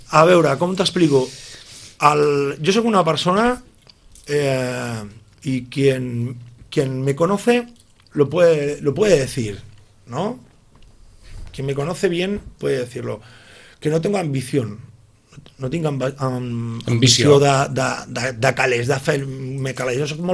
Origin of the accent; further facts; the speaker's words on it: Sitges, Catalonia, Spain; Jo vaig néixer a Sitges i jo me'n recordo i tinc gravada imatges molt boniques de quan era petit